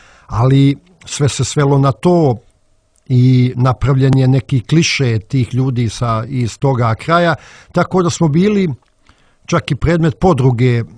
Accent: Montenegro; A šta bi moglo kod nas u Drobnjaku i Uskocima da se napiše nego Smaila Gačengić?

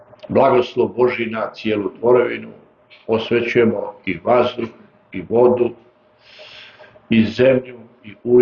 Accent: Nikšić, Nikšić Municipality, Montenegro; Ja kao Nikšićanin malo bi je bilo žao

